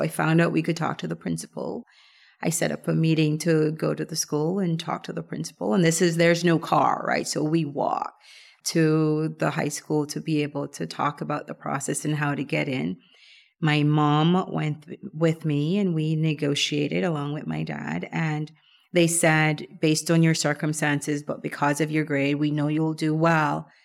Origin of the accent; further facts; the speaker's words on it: Belize; I love growing up in Belize.